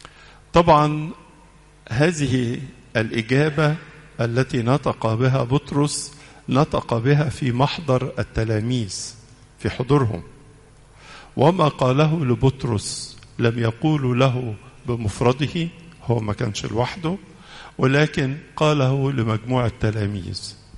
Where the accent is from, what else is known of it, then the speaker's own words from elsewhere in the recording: Egypt; ومن الأسئلة المعتادة لنا كمصريين لما قابلك وأعرف أنك مسيحي أسألك بتروح كنيسة إيه؟